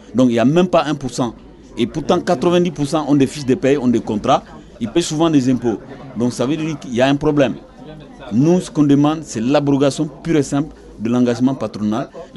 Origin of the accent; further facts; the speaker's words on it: Mali; now in France; Je suis malien. Ça fait 15 ans que je suis en France.